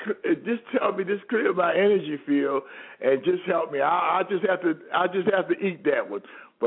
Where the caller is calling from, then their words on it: Baltimore, Maryland, United States; Baltimore, Maryland.